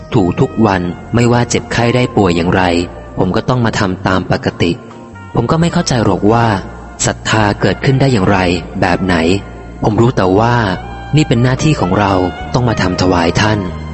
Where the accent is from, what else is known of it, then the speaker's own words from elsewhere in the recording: Udon Thani, Thailand; also born or lived in Chonburi; ผมเป็นคนอุดรเกิดที่ชลบุรีแต่มาโตที่อุดร